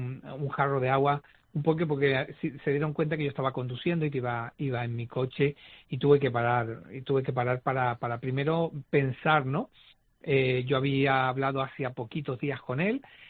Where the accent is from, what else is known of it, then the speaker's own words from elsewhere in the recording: Canary Islands, Spain; era muy muy de los dejes de, sí, de nosotros, sobre todo de nuestra forma de hablar los canarios